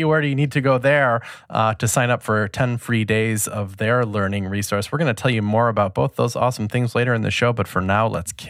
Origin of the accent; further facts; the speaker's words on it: Midwest, United States; Oh, is that how, you know, see, I'm from the Midwest. I don't live all that far away from the Twin Cities.